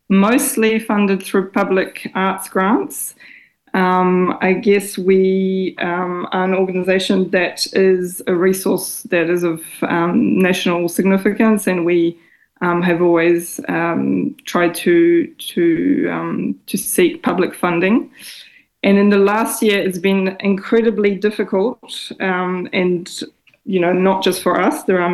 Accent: New Zealand; now in Paris, France; I'm based in Paris in France, where I was born. I grew up in New Zealand, but I was born here.

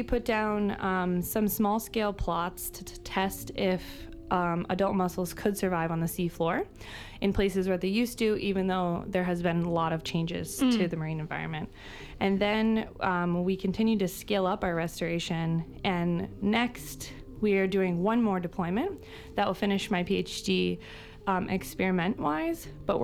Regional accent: Connecticut, United States; So for me, I'm from the States. So I'm from Connecticut. It's near New York. And so I spent a lot of time kind of on the shore as a kid.

